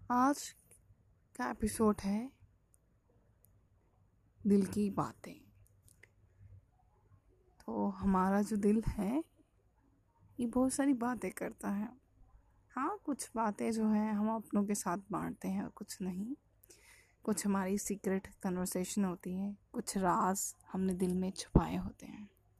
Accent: Jammu and Kashmir, India; मैं जम्मू कश्मीर की रहने वाली हूँ, ये आप सबको बता दूँ।

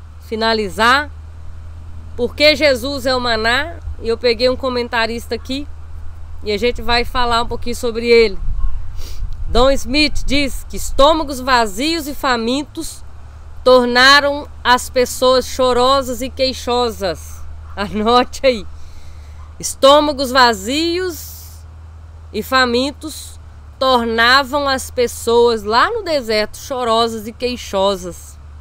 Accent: Minas Gerais, Brazil; now in United States; Sou mineira, mas tô falando de trem agora.

